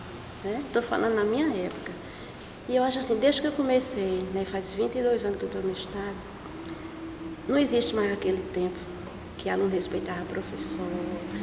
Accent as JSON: {"language": "Portuguese", "town": "Cachoeira do Zinho", "country": "Brazil", "tie": "born or raised there", "lives_now": "Cajazeiras, Brazil", "said": "eu não sou de Cajazeiras, minha terra natal é Cachoeira do Zinho. Mas eu vim aqui, né, para Cajazeiras morar mesmo 12 anos. E aqui foi que eu fiz minhas raízes."}